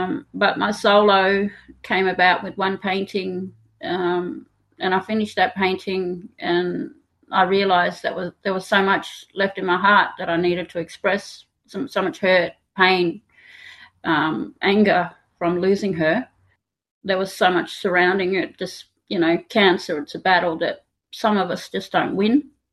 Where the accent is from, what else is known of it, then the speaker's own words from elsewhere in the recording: Roebourne, Western Australia, Australia; I'm from Roeburn in the Pilbara.